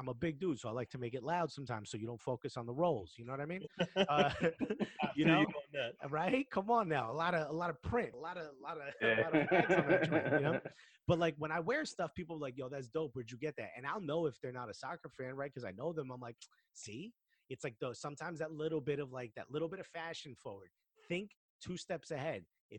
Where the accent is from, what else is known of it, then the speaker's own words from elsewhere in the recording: Newark, New Jersey, United States; Like I'm from Newark, it didn't seem like it connected with me.